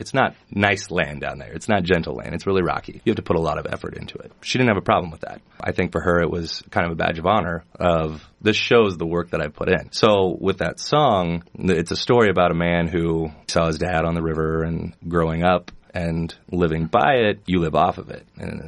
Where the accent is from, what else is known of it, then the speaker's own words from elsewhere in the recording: the Ozarks, United States; And half of it's about my weird childhood, and the other half is about growing up in the Ozarks.